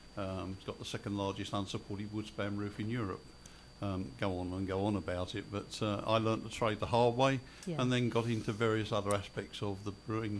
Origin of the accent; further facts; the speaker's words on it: Manor Park, London, United Kingdom; I grew up in the East End of London. Yep. Born in Forest Gate, lived in Manor Park.